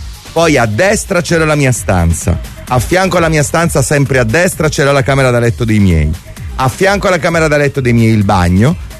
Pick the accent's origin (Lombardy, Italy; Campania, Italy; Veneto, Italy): Campania, Italy; Aversa; also born or lived in Naples; La prima ventina d'anni li ho vissuti ad Aversa, ok? Sono nato a Napoli, poi siamo andati ad Aversa perché papà ha preso lavoro lì e quindi ci siamo trasferiti. E io ero piccolo quando ci siamo trasferiti